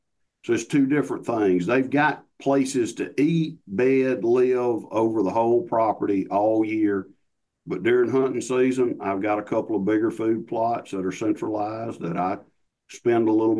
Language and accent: English; United States; Growing up in Choctaw County, when I was a kid, there wasn't any deer.